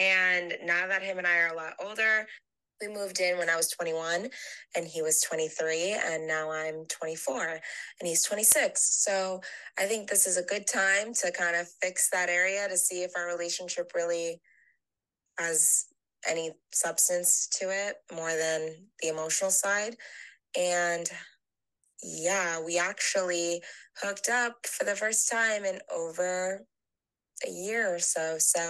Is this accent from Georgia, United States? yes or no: no; Rhode Island, United States; Now, listen, I'm from Rhode Island. So, the whole state is like 45-minute drive, 50-minute drive.